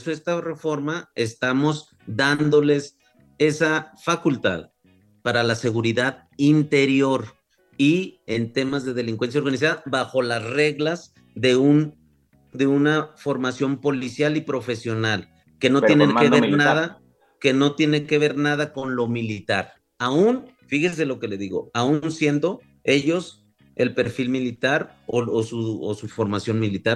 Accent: Zacatecas, Mexico; Pero si yo vengo de Zacatecas, y usted sabe la realidad en Zacatecas.

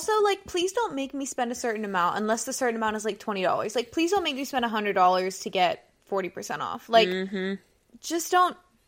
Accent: Atlanta, Georgia, United States; because I was born and raised in Atlanta, and this was back when I was in like elementary/middle school, so we were still living here.

